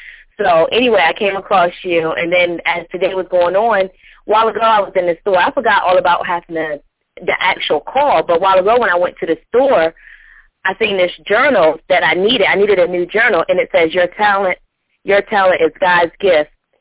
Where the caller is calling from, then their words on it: North Carolina, United States; I'm actually calling from North Carolina.